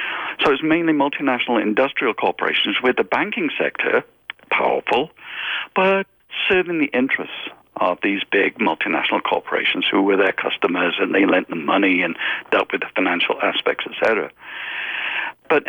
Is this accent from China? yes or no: no; England, United Kingdom; In Western Europe, I grew up in England